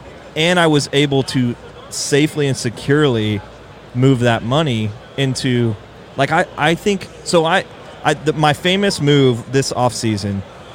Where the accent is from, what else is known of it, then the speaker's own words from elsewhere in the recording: Lexington, Kentucky, United States; Let's say Lexington. I'm from Lexington.